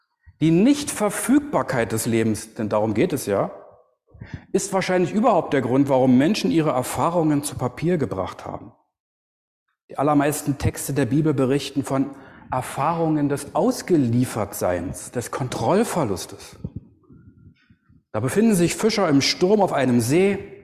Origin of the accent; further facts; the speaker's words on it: Berlin, Germany; wie damals in Berlin, wo ich aufgewachsen bin.